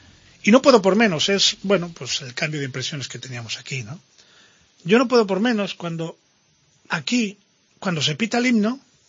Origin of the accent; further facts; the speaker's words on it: Spain; Como español, a mí me bloquean.